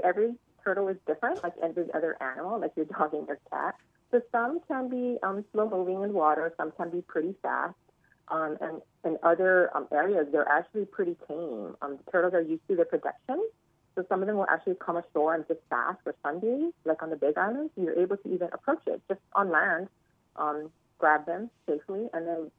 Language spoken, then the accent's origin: English; Hawaii, United States; But also being born and raised in Oahu, I've always been fascinated by seeing the sea turtles swimming in the ocean.